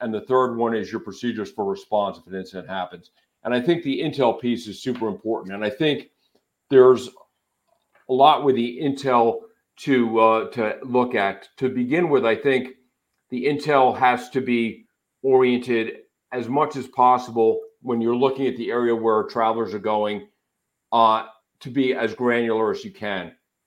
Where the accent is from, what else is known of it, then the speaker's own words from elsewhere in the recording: United States; But I think, you know, for me as an American, a lot of times I didn't think about you have people in other countries overseas